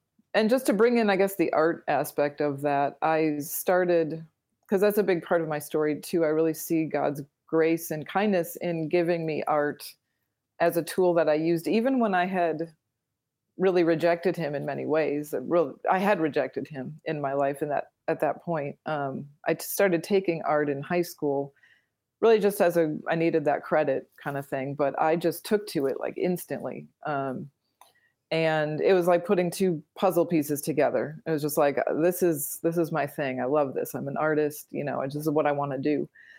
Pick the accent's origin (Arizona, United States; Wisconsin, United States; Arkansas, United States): Wisconsin, United States; Milwaukee; Well, I grew up in Milwaukee, Wisconsin, and really had a great childhood in many ways.